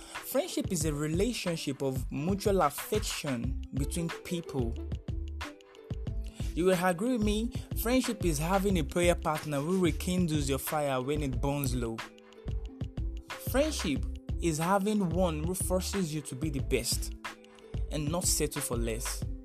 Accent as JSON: {"language": "English", "country": "Nigeria", "said": "I'm a Nigerian podcasting away from home."}